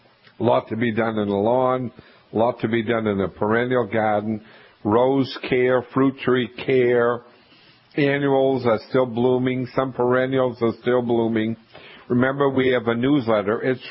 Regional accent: Maine, United States; I'm from Maine. I went to school there, and I know what your climate is like.

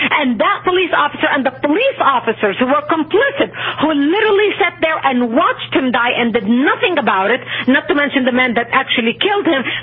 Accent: Lebanon; now in United States; I was born and raised in Lebanon, which used to be Paris of the Middle East.

